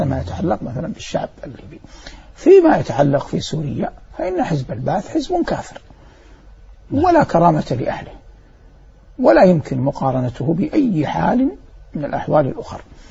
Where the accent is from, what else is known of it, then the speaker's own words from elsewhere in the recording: Saudi Arabia; now in Doha, Qatar; لبلدي الأم ووطني الغالي المملكة العربية السعودية